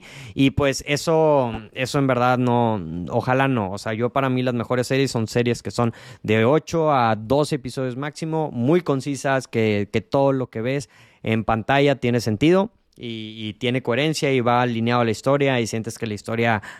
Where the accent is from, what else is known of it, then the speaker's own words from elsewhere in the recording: Mexico; es un orgullo como un mexicano